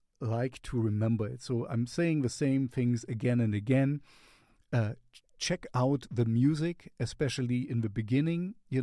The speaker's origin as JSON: {"language": "English", "region": "East Germany", "country": "Germany", "tie": "born or raised there", "said": "I grew up in the Russian zone, as you might know if you follow me."}